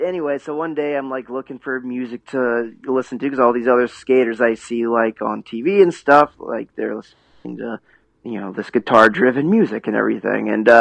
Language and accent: English; Indiana, United States; I'm from, I was born and raised in Indiana.